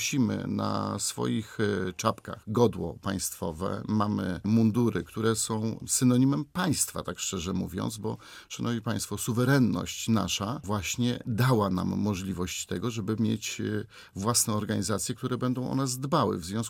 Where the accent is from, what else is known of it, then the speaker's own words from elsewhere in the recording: Białystok, Podlaskie Voivodeship, Poland; bo jestem białostoczaninem.